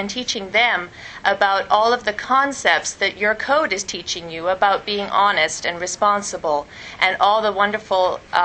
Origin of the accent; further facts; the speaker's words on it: Canada; now in United States; I'm actually from Canada, and we moved down here to America about 8 years ago. And I didn't grow up in a Catholic school. Up in Canada, I actually went to a Catholic school, but I wasn't Catholic because that was the only school available in my town.